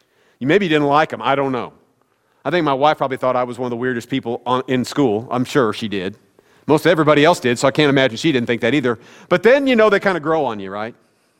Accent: Midwest, United States; Many of you know I grew up in the Midwest. We do not have oceans in the Midwest.

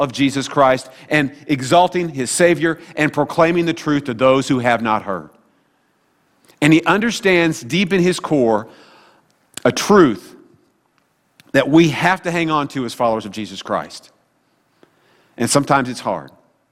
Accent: Sedalia, Missouri, United States; I used to go out and visit in my hometown a lot with my dad would take me out and we'd go visit people, you know, for our church, a little Calvary Baptist church there in Sedalia.

